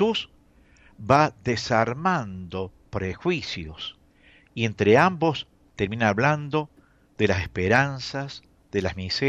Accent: Argentina; qué hubiéramos contestado como argentino o como nuestra forma de ser temperamental?

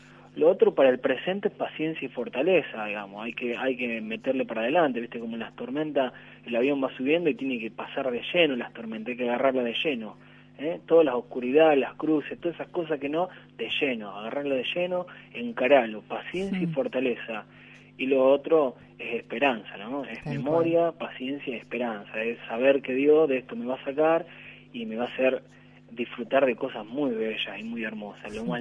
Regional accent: Colón, Buenos Aires Province, Argentina; mi pueblo, que Colón, Buenos Aires, queda bastante lejos

